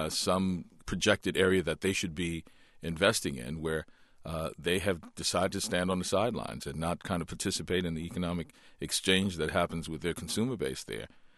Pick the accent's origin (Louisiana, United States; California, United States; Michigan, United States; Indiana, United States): Louisiana, United States; New Orleans; now in New York, United States; growing up in New Orleans, where so much of the culture is based around food, is unacceptable.